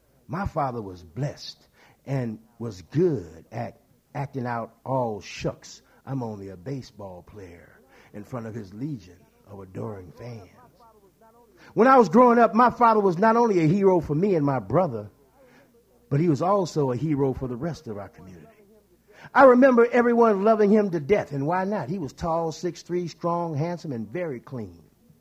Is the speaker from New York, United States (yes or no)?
no; St. Louis, Missouri, United States; as was the fashion back then during the 50s when I was growing up in St. Louis.